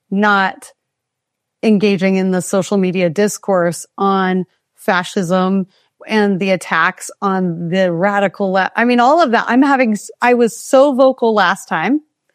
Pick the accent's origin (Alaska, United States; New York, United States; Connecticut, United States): Alaska, United States; Kenai; I grew up in Kenai, Alaska, third generation Alaskan homesteaders.